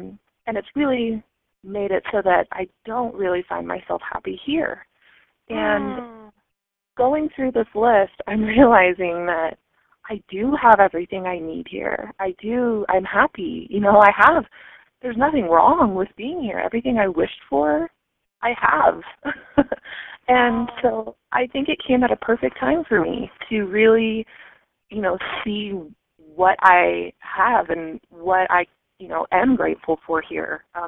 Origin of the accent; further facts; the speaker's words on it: California, United States; now in Colorado, United States; I currently live in Colorado, but I'm originally from California, Northern California, and I have been missing it so much, missing my family, missing my friends